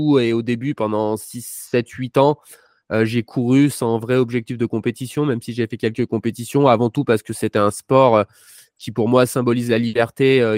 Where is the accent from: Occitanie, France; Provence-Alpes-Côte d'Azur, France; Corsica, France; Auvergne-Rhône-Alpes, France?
Auvergne-Rhône-Alpes, France; moi je viens du Trièves, c'est une petite région de moyenne montagne dans le sud-Isère, où il n'y a pas beaucoup d'habitants